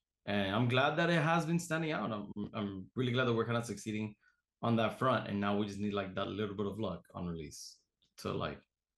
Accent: Cuba; He speaks Spanish. We speak Spanish. I'm from Cuba.

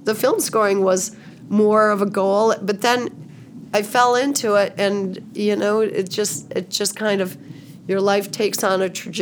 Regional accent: Windom, Minnesota, United States; So the artist on that is a guy from my hometown, from Windham, Minnesota.

